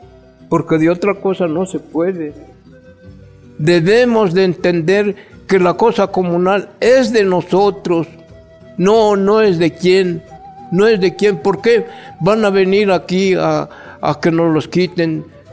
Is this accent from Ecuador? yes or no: no; Milpa Alta, Mexico City, Mexico; si de veras somos de Milpalta, si de veras queremos al pueblo